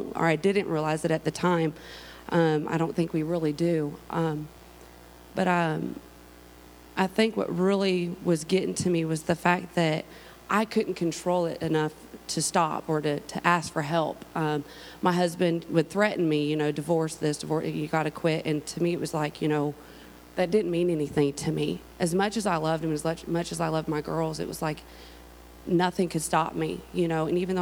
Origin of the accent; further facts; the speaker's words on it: California, United States; also born or lived in North Carolina; now in Georgia, United States; I came from California about 15 years ago. We moved to North Carolina, and then from there we ended up in Georgia and lived there for about 13 years now.